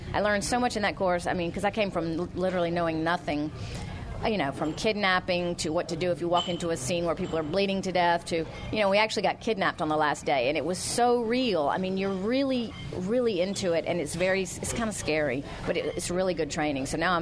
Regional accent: South Carolina, United States; I was growing up in the South Carolina public schools in the 70s.

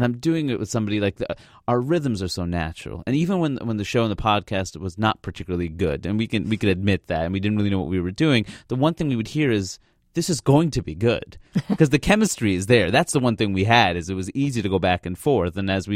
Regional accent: Queens, New York, United States; now in Brooklyn, United States; I grew up in Queens. I live in Brooklyn.

